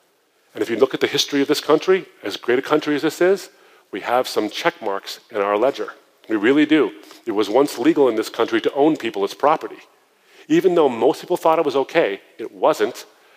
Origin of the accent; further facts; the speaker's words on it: Michigan, United States; I'm from Michigan, so I have a lot of sweaters. It's cold.